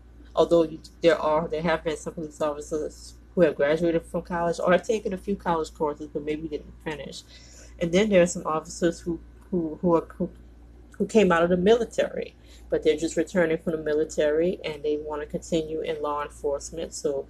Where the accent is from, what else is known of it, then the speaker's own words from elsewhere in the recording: New Orleans, Louisiana, United States; I know here in my hometown, I live in New Orleans